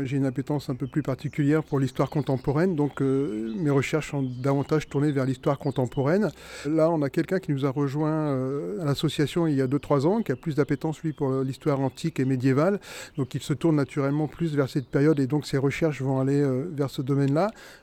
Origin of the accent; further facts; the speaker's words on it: Gouvieux, Hauts-de-France, France; Je suis un enfant de Gouvieux et si on va chercher très loin, mes origines remontent depuis 16 générations à Gouvieux en ligne directe.